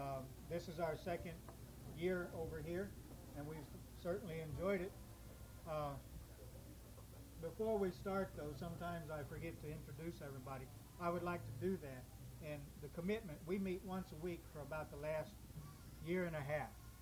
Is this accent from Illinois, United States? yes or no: no; Jacksonville, Florida, United States; we're from Jacksonville, Florida.